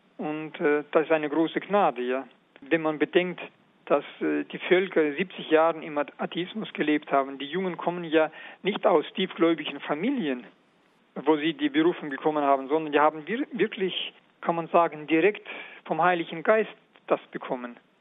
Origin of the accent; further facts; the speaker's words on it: Karaganda, Karaganda Region, Kazakhstan; Ich kann mich erinnern aus meiner Kindheit in Karaganda.